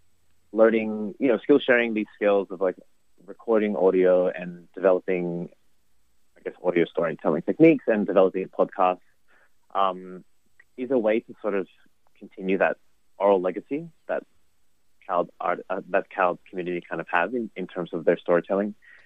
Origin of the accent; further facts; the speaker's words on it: Sydney, New South Wales, Australia; I guess growing up in Sydney, going to uni, catching the train for hours at a time